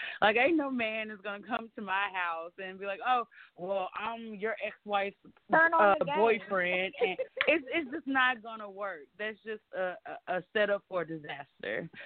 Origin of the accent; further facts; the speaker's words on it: Louisiana, United States; I'm from Louisiana, but I had to pitch in for a second.